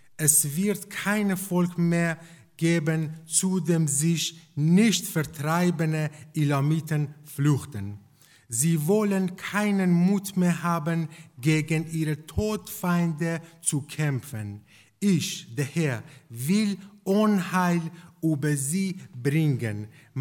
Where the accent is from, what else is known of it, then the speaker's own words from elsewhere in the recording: Iran; German is a second language; ich habe hier ein Anliegen für meine Heimatland Iran